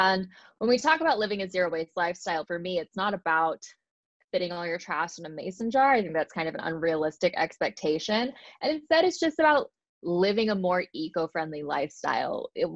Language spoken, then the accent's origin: English; Arkansas, United States; So I'm from Arkansas, which is not the most progressive state in America.